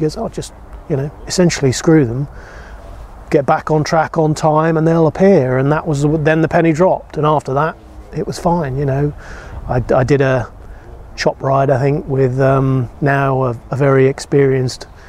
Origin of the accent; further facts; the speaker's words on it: Lossiemouth, Scotland, United Kingdom; my dad was on Buccaneers, I grew up in Lossiemouth and grew up around squadron barbecues and all that kind of stuff